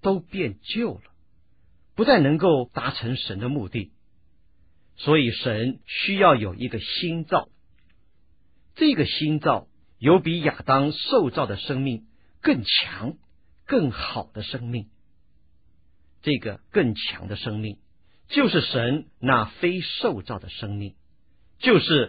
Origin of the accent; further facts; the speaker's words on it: China; 虽然我们都是中国人